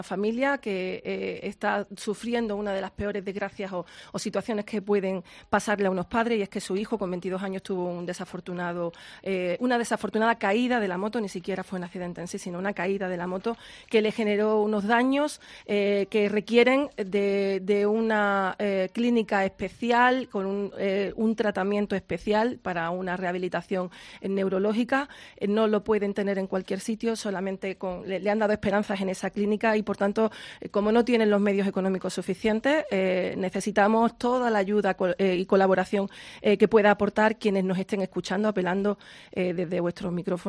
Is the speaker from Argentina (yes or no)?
no; Benaoján, Andalusia, Spain; invitar a todos nuestros oyentes a disfrutar en Benaoján este fin de semana